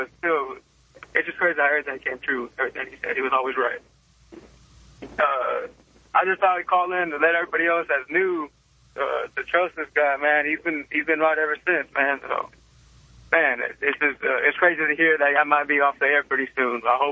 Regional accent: Austin, Texas, United States; from Austin, Texas, man, South Austin, Texas.

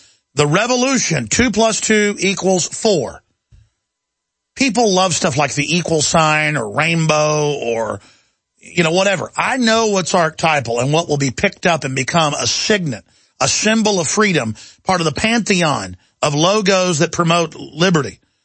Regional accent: Dallas, Texas, United States; Dallas is shameful, ladies and gentlemen. My hometown calls itself Republican.

